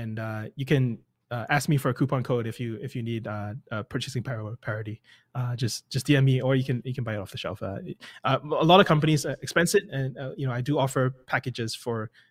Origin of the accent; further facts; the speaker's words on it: Singapore; first language English; So Singapore, you know, I come from Singapore. I don't come from the US. Out of all the Southeast Asian countries, Singapore intentionally decided to make everybody learn English and speak it as a first language.